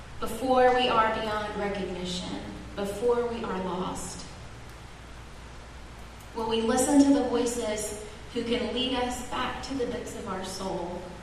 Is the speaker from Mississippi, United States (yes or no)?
yes; Mississippi, United States; I grew up in Mississippi, and I'm ashamed of stories like this.